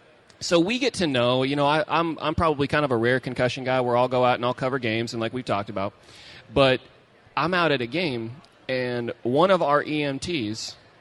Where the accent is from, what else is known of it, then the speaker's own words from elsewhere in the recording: Oregon, United States; I grew up out in Oregon